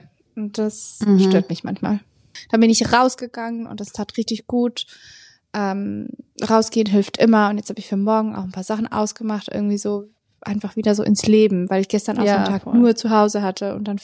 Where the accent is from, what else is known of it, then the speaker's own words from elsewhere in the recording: Switzerland; Ich bin Schweizerin.